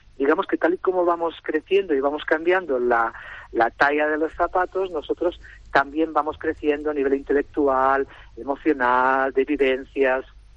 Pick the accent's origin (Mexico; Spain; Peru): Spain; Vinaròs, Valencian Community; yo soy de Vinarabas, un pueblo al norte de la provincia de Castellón.